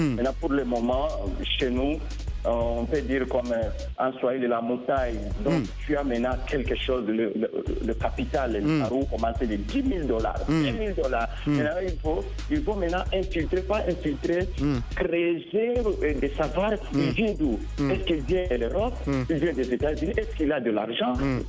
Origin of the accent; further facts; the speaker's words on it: Katanga, DR Congo; now in United States; Moi, je suis né au Congo, Congo démocratique, au Kinshasa, plus précisément au Katanga. Et j'ai grandi aussi au Katanga. Et puis je suis ici aux États-Unis, ça fait longtemps que je suis ici.